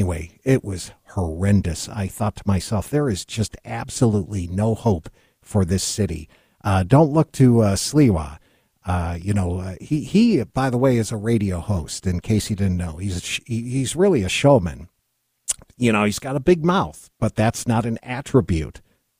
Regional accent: New York, United States; born there; Now, I was born in not in New York City. I was born in upstate New York, Buffalo, Rochester area. I was born there, so I keep tabs on New York and read the news.

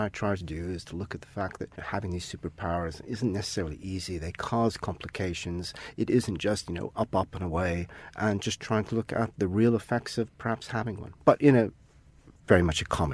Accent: United States; I grew up reading comic books, Spider-Man. I grew up in America in the 70s when the Marvel was at its golden age in many respects.

